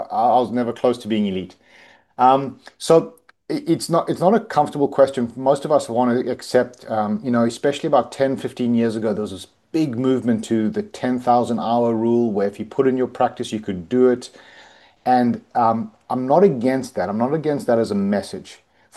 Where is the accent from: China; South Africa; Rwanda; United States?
South Africa; moved away as an adult; now in Australia; I'm actually South African. I moved to Australia in my mid-20s. I'm approaching 50 way too quickly.